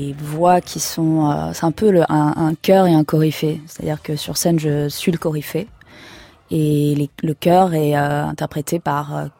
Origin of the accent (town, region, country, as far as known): Provence-Alpes-Côte d'Azur, France